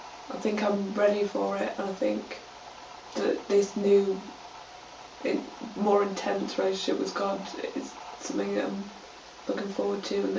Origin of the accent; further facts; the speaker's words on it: Leeds, Yorkshire and the Humber, United Kingdom; and I'm from Leeds.